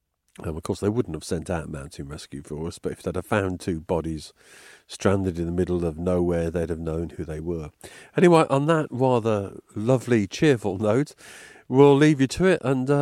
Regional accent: Birmingham, West Midlands, United Kingdom; but of course we're from Birmingham, you know, so the scenery is pretty novel for us.

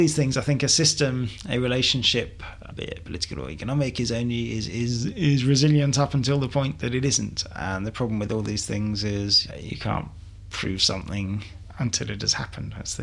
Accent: London, United Kingdom; as a Londoner

